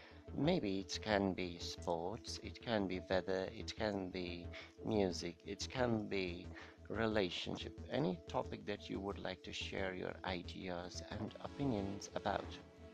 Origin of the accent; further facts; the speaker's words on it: Pakistan; from Pakistan.